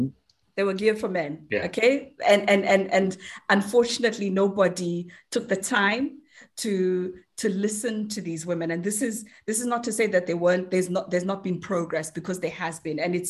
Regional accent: Zimbabwe; moved away as an adult; now in United Kingdom; I was actually born and raised in Zimbabwe, to a South African mom and a Zimbabwean dad. I grew up there for my formative years, so all the way through to university. And then I moved to the UK

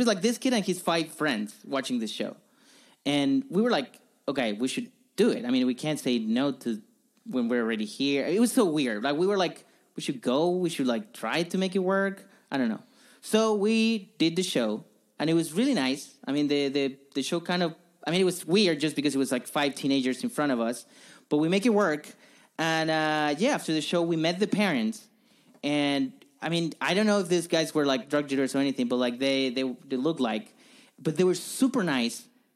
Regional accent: Chile; I'm from Chile.

